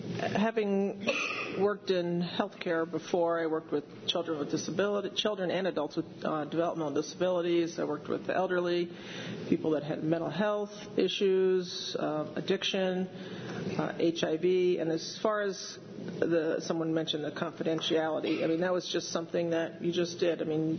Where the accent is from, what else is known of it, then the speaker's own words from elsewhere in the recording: Albany, New York, United States; I come from Albany, where you could go to one building and you could get services for the aging